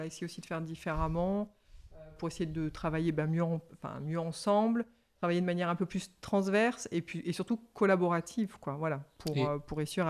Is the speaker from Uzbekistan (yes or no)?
no; Le Puy-en-Velay, Auvergne-Rhône-Alpes, France; Du Puy-en-Velay, en Haute-Loire.